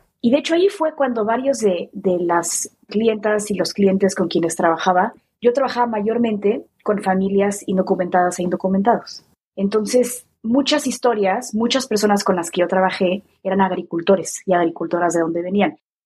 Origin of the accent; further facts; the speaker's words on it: Mexico City, Mexico; moved away as an adult; also born or lived in Philadelphia; now in Chicago, United States; Mi hermana nació en Filadelfia y luego nos regresamos a México. Mi familia es de la Ciudad de México. Yo crecí en la Ciudad de México. Regresamos cuando yo tenía apenas como un año. Entonces yo realmente crecí ahí y hace 12 años me vine a Chicago a estudiar la maestría.